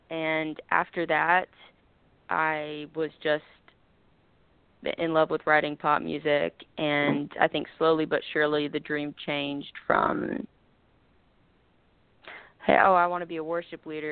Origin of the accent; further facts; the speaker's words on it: Georgia, United States; I'm from South Georgia, so I come from a conservative Christian family